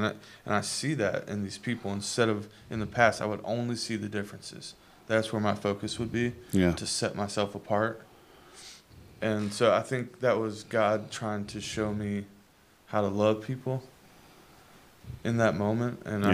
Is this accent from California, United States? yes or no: no; Jacksonville, Florida, United States; I'm not from Atlanta. I'm from Jacksonville, Florida.